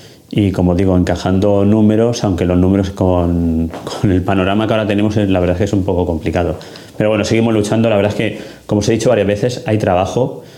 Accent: Ibi, Valencian Community, Spain; Ibi, donde vamos a participar, a llevar la dirección de obra de una de las obras más emblemáticas de mi pueblo

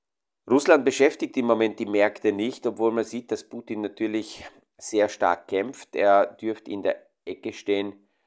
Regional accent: Romania; moved away; Ich brauche mich nur an meine Kindheit erinnern in Rumänien, wo die Grenzen zugegangen sind.

